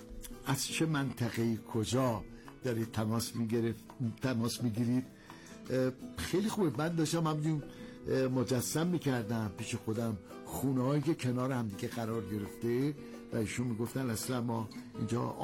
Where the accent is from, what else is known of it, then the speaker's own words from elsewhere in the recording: Iran; ما ایرانی هستیم،